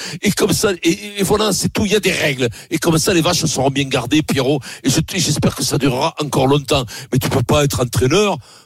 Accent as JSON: {"language": "French", "country": "France", "said": "Nous, on se dit peut-être qu'il a une chance parce qu'on est français"}